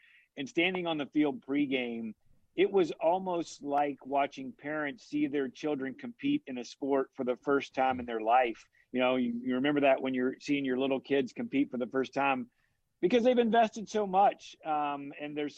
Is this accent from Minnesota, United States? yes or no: no; West Virginia, United States; I spent my life trying to be Jerry West growing up in West Virginia.